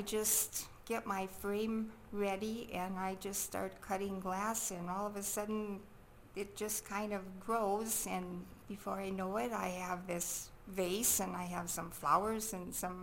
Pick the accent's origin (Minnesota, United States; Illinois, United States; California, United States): Minnesota, United States; Rosewood; Well, I grew up in Rosewood, Minnesota, which is about 10 miles northwest of Thief River, very tiny, tiny little town.